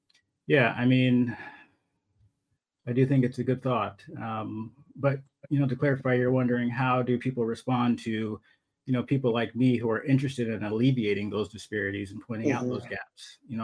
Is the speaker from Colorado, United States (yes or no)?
yes; Colorado, United States; My dad was in computer programming, and I grew up in Colorado. My family relocated to Colorado because my grandfather played baseball.